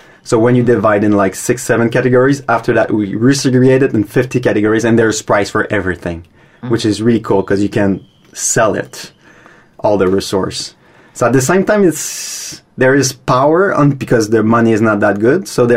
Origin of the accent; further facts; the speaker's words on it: Canada; I'm from Canada.